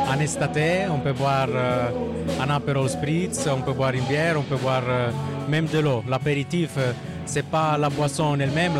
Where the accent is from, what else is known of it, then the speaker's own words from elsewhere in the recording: northern Italy, Italy; now in Alsace, France; Je suis né et grandi dans le nord d'Italie.